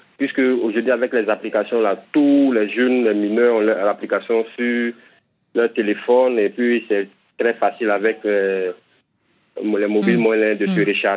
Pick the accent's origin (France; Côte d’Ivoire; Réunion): Côte d’Ivoire; Bouaké, Vallée du Bandama; Chez nous, en Côte d'Ivoire, précisément à Bouaké, c'est vraiment très compliqué.